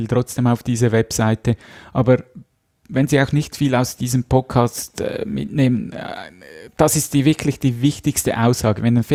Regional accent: Switzerland; Bei uns in der Schweiz war ja das die Swiss ID, französisch geschrieben, Swiss.

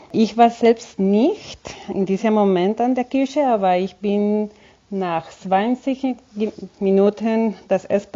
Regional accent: Cali, Valle del Cauca, Colombia; German is a second language; now in Germany; In Cali. Cali ist die drittgrößte Stadt Kolumbiens.

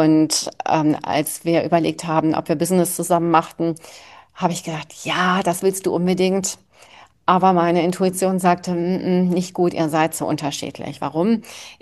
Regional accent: Germany; Ich bin hochemotional und das trägt und leitet mich auch als Rheinländerin

